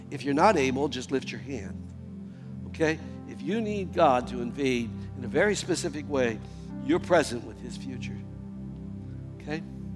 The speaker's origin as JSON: {"language": "English", "town": "Irwin", "region": "Pennsylvania", "country": "United States", "said": "I'm not from Pittsburgh. I'm from a little town outside of Pittsburgh. She said, really? Where? I said, Irwin."}